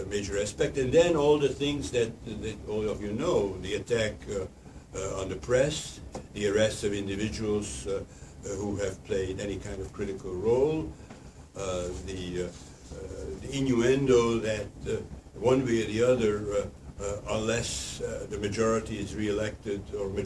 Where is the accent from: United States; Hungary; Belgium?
Hungary; in the sense that Orban is getting away with it in my home country